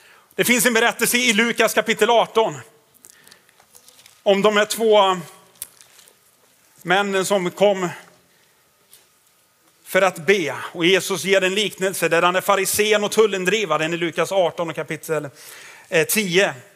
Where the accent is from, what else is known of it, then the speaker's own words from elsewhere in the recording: Tidaholm, Västra Götaland County, Sweden; men jag är ju från Tidaholm. Och det är jag stolt över.